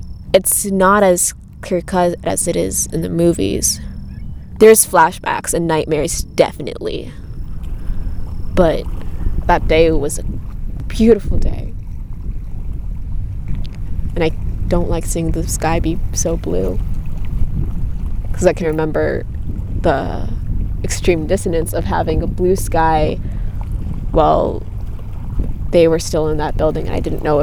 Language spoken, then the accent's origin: English; Parkland, Florida, United States; I told him, I'm from Parkland. That place. Yes, with the shooting.